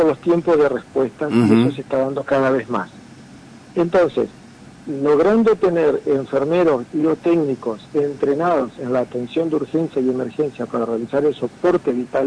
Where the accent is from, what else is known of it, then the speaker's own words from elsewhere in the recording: Concordia, Entre Ríos, Argentina; Y yo soy de Concordia.